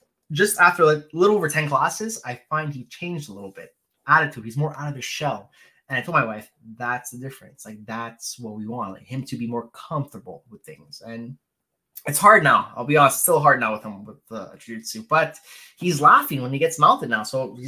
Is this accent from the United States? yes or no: no; Canada; I'm from Canada, by the way. So Canada, hockey is, like, number one here.